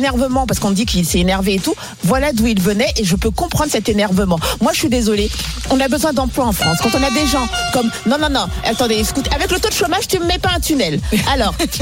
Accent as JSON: {"language": "French", "country": "Côte d’Ivoire", "said": "comme on dit chez moi en Côte d'Ivoire."}